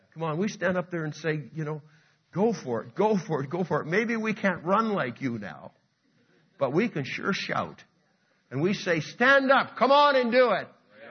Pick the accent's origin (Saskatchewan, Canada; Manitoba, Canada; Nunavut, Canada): Saskatchewan, Canada; also born or lived in Sarnia, Ontario / Alberta; But seeing we're from Saskatchewan, I was actually born in Sarnia, Ontario, but I was raised in Alberta, Saskatchewan. And my wife does come from Saskatchewan, so we are from that, and we call ourselves Westerners because of it originally.